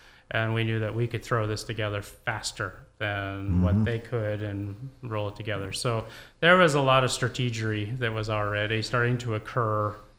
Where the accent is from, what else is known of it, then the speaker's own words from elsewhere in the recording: Columbia Falls, Montana, United States; A bunch of us, we live in Columbia Falls, we're from Columbia Falls, we have a deep root to want to be up there